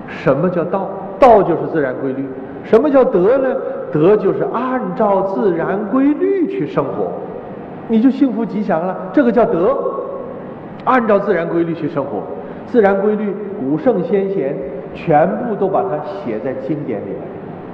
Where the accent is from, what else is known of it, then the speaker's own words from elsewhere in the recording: China; 我们中国人比他们西方人聪明啊